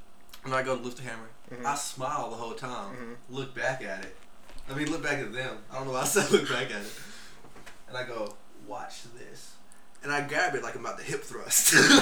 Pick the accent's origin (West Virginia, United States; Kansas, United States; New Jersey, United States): West Virginia, United States; I'm from West Virginia. Yeah. So shout out to my West Virginians.